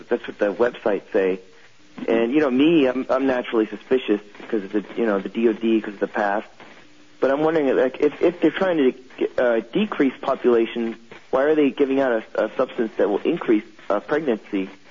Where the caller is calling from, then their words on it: California, United States; I'm from California.